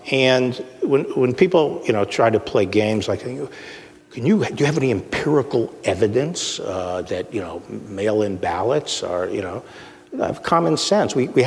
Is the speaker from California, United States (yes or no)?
no; New York City, New York, United States; growing up on the Upper West Side in Bella Abzug's district in New York. We lived in Columbia University housing, which was great housing overlooking the Hudson River and stuff